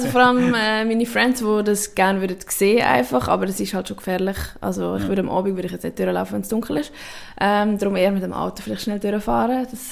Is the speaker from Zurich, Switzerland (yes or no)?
no; Stans, Nidwalden, Switzerland; Also ich komme ja aus Stans